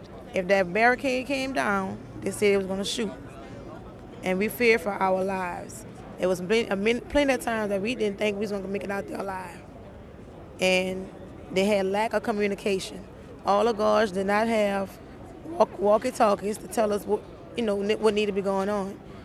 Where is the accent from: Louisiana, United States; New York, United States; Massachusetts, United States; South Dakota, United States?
Louisiana, United States; New Orleans; New Orleans East, Louisiana.